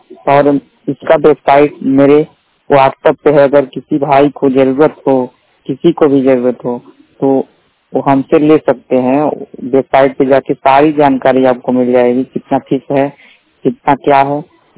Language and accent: Hindi; Gorakhpur, Uttar Pradesh, India; मैं गोरखपुर से हूँ और मैं आंखों से दिव्यांग हूँ।